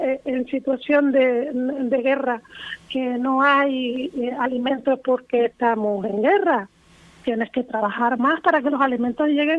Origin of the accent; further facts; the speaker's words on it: La Orotava, Canary Islands, Spain; sabes que soy de la Orotava.